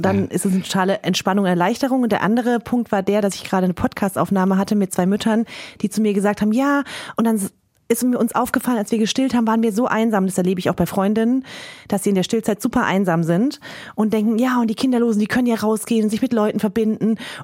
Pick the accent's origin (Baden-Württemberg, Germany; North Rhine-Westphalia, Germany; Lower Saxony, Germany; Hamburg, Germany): Baden-Württemberg, Germany; in diesem badischen Dorf, in meinem Heimatdorf